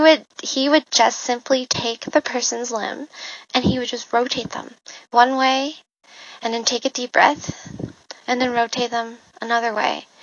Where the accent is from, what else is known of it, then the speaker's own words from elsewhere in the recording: Guangzhou, Guangdong, China; born there; first language Cantonese; English is a second language; So when I was born, I spoke Cantonese because I was born in Guangzhou, and that's the dialect there. But then it turns out that even though I was born in Guangzhou, my family isn't from Guangzhou.